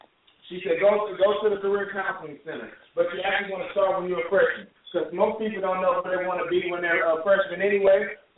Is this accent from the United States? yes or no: yes; Muskogee, Oklahoma, United States; because I'm from Muskogee, Oklahoma, and she decided to be my grandma